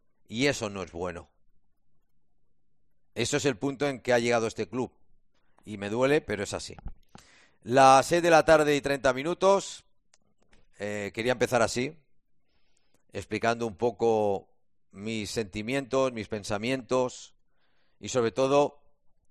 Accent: Balearic Islands, Spain; me gustaría irme al Mallorca, que es mi tierra.

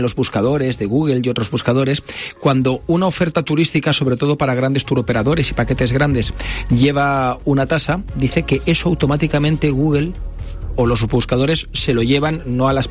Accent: Valencia, Valencian Community, Spain; now in Paterna, Spain; yo que soy de Valencia y vivo en Paterna

